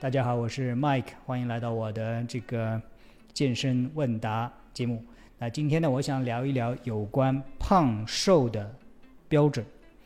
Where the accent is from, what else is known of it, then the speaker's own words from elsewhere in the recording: Jiangsu, China; now in Shanghai, China; 你知道我现在在上海，我的老家是中国的江苏。